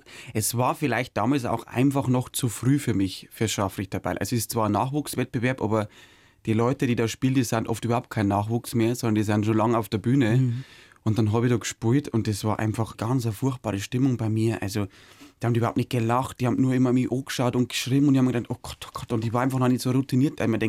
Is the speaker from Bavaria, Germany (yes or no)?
yes; Bavaria, Germany; now in Munich, Germany; als Niederbayer mit Bauernhof-Hintergrund kann man sowieso nur Kabarettist werden. Wenn ich nicht gerade auf Ochsentour bin, bin ich in meiner WG in München oder daheim bei unseren Rindviechern.